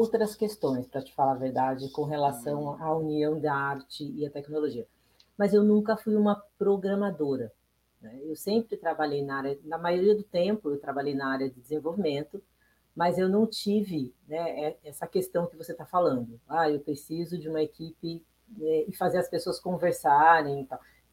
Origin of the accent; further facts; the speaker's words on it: São José do Rio Preto, São Paulo, Brazil; now in São Paulo, Brazil; Eu sou do interior, né, nasci em São José do Rio Preto, e vim para São Paulo aos 17 anos.